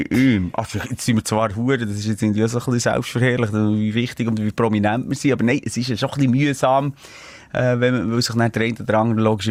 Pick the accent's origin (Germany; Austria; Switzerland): Switzerland; Bern; Also ich muss noch korrigieren, also ich bin nicht in der Stadt Bern aufgewachsen, ja, aber Aglo.